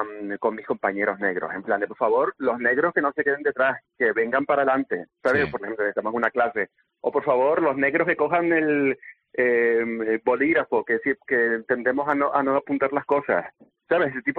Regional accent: Canary Islands, Spain; also born or lived in Madrid; viví en Madrid, estudié, sí, y demás, y trabajé allí mucho tiempo, y como para mis amigos allí, yo sí era como latino, casi. Los canarios en Madrid somos exóticos.

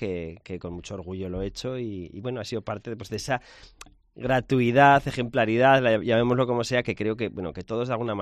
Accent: Zaragoza, Aragon, Spain; que ciudadanos piensen en ti para proponerte como zaragozano ejemplar

